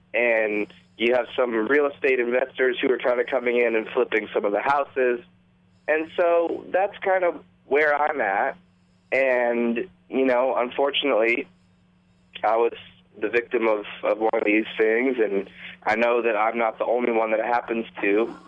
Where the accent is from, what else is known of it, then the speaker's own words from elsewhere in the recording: Washington, United States; now in Nashville, United States; I grew up in the Seattle area and have a great family. I have four sisters and just raised really, really well by my parents. Moved out to Nashville a year and a half ago, and just had moved my studio here from Seattle